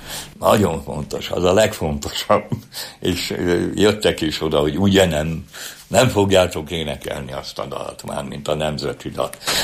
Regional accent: Budapest, Hungary; moved away as an adult; el kellett jönni a budai, a Budapestből, hogy úgy mondjam, mert én ott nevelkedtem olyan helyen, ahol a világ legszebb helye, de akkor csuparom volt az egész. mert én 46-ban születtem a háború után

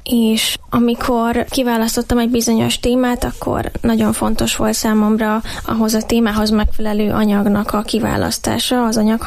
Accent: Radostyán, Borsod-Abaúj-Zemplén, Hungary; Miskolc mellől származom, egy kis faluból.

